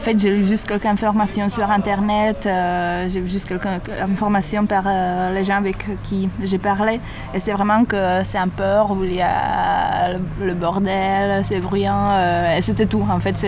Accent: Czechia; French is a second language; chez nous en République tchèque, le street art n'est pas si développé qu'à Marseille.

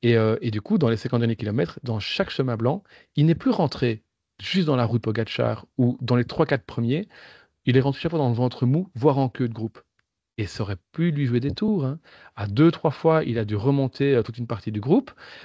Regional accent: Belgium; on espérait, en tant que Belge, le voir troisième

